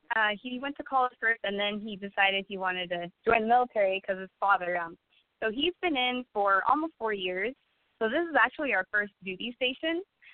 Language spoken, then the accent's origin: English; West Coast, United States; I'm originally from the West Coast, but I've been enjoying the East Coast, so.